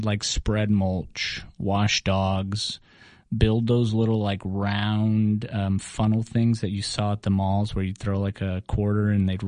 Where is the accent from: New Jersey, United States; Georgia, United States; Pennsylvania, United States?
Georgia, United States; Atlanta; English is a second language; So anyway, so we all moved to Atlanta. We grew up as immigrants. I learned English in 6 months, and I'm not saying that to brag.